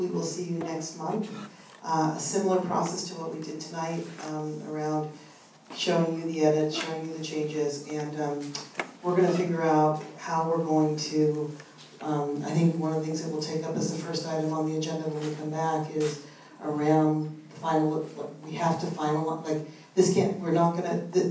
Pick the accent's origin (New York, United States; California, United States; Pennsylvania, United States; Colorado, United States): California, United States; San Francisco; I mean, I grew up here in San Francisco and had to struggle for everything I've ever gotten.